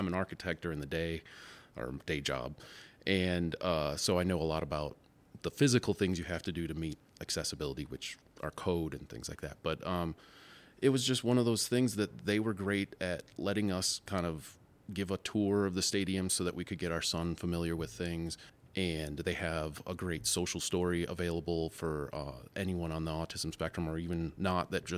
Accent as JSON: {"language": "English", "town": "Milwaukee", "region": "Wisconsin", "country": "United States", "tie": "born or raised there", "moved": "yes", "said": "I'm actually originally from the Milwaukee, Wisconsin area originally."}